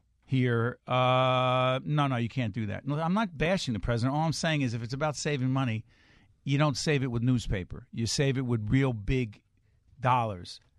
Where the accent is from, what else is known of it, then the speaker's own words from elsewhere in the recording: Avellino, Campania, Italy; I'm in Avellino. It's my hometown, and it's beautiful.